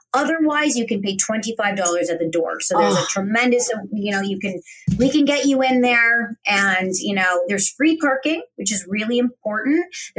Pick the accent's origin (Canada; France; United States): Canada; We're really Canadian.